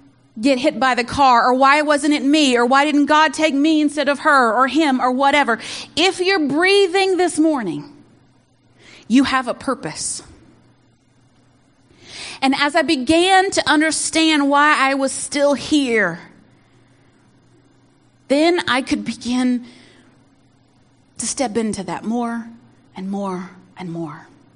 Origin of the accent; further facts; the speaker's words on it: the South, United States; I'm from the South, so everybody, we're all related, whether you're blood related or not.